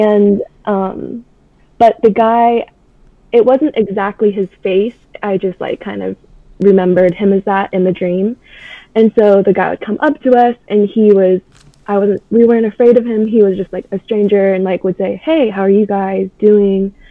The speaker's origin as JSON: {"language": "English", "town": "Durham", "region": "North Carolina", "country": "United States", "said": "Yes, I'm from North Carolina, Durham."}